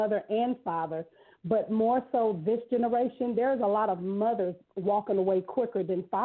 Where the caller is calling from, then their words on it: Douglasville, Georgia, United States; I'm calling from Douglasville, Georgia.